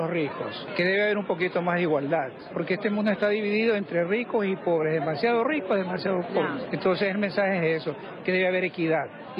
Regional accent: Ecuador; now in Canada; Nosotros somos ecuatorianos, pero vivimos en Canadá.

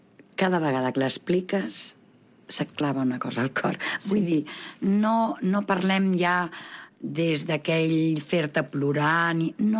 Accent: Mataró, Catalonia, Spain; soc de Mataró

